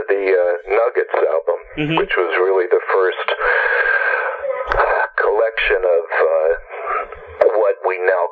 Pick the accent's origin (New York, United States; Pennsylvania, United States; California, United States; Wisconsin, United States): Pennsylvania, United States; also born or lived in Washington, D.C.; I was born in the George Washington Hospital, and I was there till I was 4 years old. And then we moved to Pennsylvania